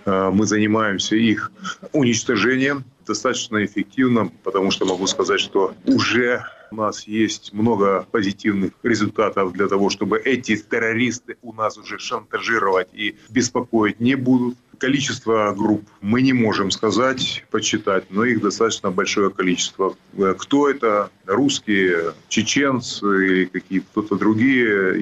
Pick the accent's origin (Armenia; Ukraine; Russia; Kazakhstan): Ukraine; я горжусь, что я украинец. Я горжусь то, что я принадлежу к той нации